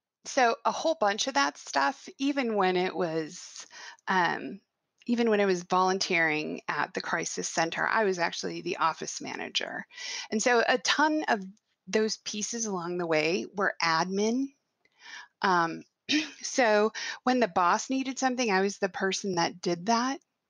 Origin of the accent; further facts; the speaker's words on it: Kansas City, Missouri, United States; And I like to think that I'm from Kansas City, not from Kansas, but sure. The metro.